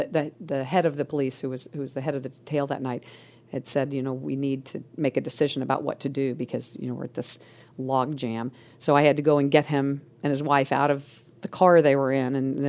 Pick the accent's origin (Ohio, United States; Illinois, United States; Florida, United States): Illinois, United States; also born or lived in North Carolina, United States / Texas, United States / Mississippi, United States / North Dakota, United States; We moved to Texas, Mississippi, North Dakota, and then Illinois. And then I grew up and I went to high school in Illinois.